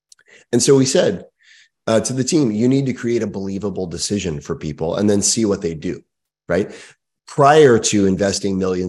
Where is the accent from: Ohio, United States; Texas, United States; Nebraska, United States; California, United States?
Texas, United States; I grew up in Texas.